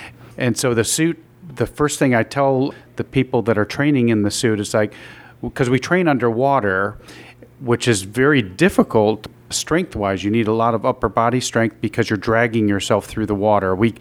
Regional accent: Binghamton, New York, United States; Well, when I grew up in Binghamton, we call it Bingo Town now, but a great place to grow up and be a kid, and we actually lived east of there, kind of toward the Catskill Mountains

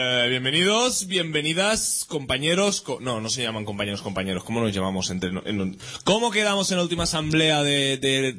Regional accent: Spain; Nosotros estamos aquí para seguir siendo españoles, luchando por una democracia mejor, constitucional y...

